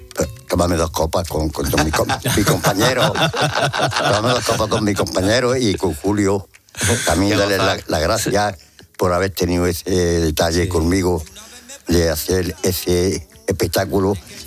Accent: Granada, Andalusia, Spain; he estado por todo el mundo y he representado mi tierra, Granada

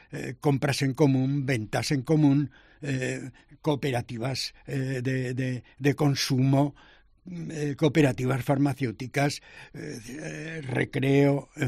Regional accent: Aragon, Spain; me indicó que siendo aragonés sería interesante que encontrara un libro

